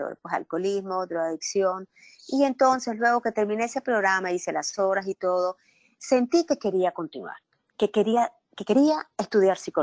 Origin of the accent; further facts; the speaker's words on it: Nicaragua; Yo soy, como dijiste, soy nicaragüense